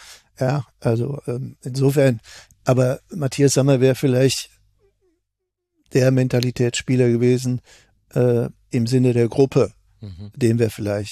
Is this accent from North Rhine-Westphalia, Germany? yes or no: yes; Leverkusen, North Rhine-Westphalia, Germany; Klar, ich komme aus Leverkusen.